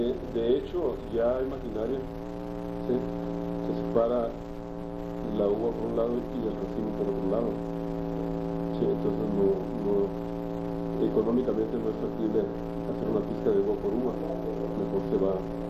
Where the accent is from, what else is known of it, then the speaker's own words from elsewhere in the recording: Tijuana, Baja California, Mexico; now in Ensenada, Mexico; si yo viviera en Tijuana, de donde vengo, y tuviera que viajar de la casa de mis papás a las oficinas de Cheto, haría el mismo tiempo que hago yo de mi casa en Ensenada